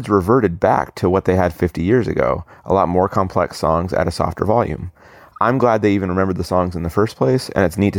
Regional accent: Shakopee, Minnesota, United States; I'm from Shakopee, Minnesota.

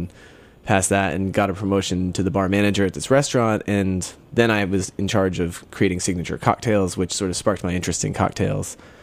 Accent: Philadelphia, Pennsylvania, United States; now in North Carolina, United States; I grew up in Philadelphia.

